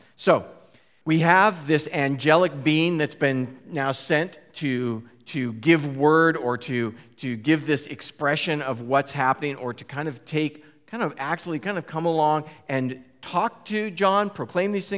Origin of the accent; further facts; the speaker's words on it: West Coast, United States; So for me, growing up on the West Coast, some of you have been traveled or gone places or seen, you know, I know what it looks like.